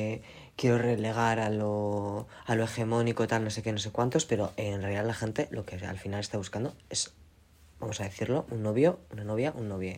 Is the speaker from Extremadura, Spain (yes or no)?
yes; Cáceres, Extremadura, Spain; now in Seville, Spain; No, en realidad soy de Cáceres. No, pero que, bueno, vivía en otros puntos del estado